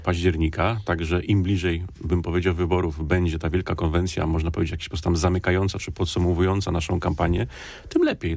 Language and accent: Polish; Poznań, Greater Poland Voivodeship, Poland; Ja osobiście jestem rodowitym poznaniakiem.